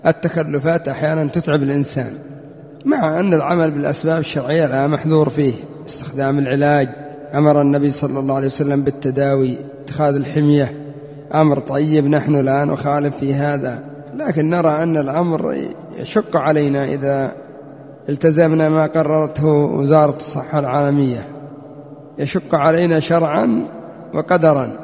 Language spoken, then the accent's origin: Arabic; Yemen; ما بش كورونا عندنا في اليمن، ما بش.